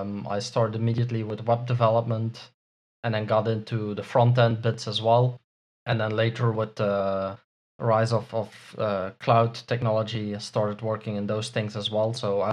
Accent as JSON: {"language": "English", "country": "Belgium", "tie": "born or raised there", "lives_now": "Spain", "said": "So yeah, I grew up in Belgium and went to university there."}